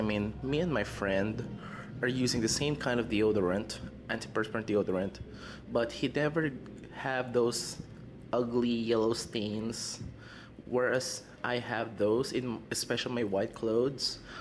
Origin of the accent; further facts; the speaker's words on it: Philippines; from the Philippines, and I love listening to the podcast Naked Scientists.